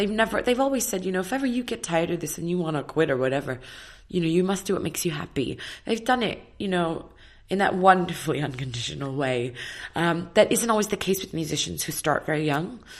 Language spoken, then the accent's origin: English; Australia; She was massive when I was growing up in Australia.